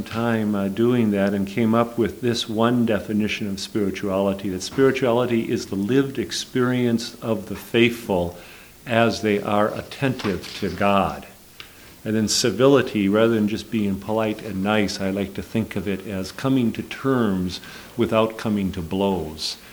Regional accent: St. Cloud, Minnesota, United States; I'm from St. Cloud, Minnesota.

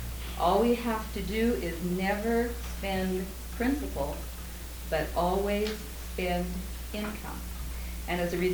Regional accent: Tulare, California, United States; I was born and raised in Tulare, California, which is a small farming community down in the San Joaquin Valley. I spent 26 years there.

